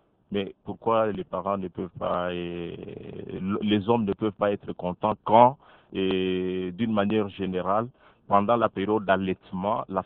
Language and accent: French; DR Congo; chez nous en RDC